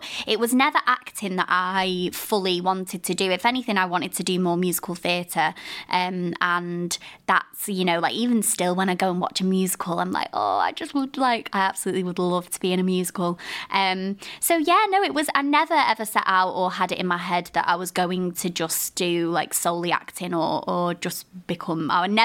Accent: Blackpool, North West England, United Kingdom; I'm from Blackpool as well, obviously

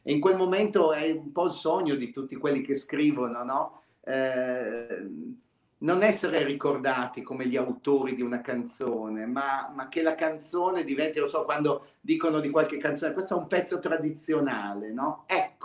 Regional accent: Acqui Terme, Piedmont, Italy; born there; i miei genitori, insomma. Sono di altre zone, ma sono nato ad Acqui, sono nato nel Monferrato.

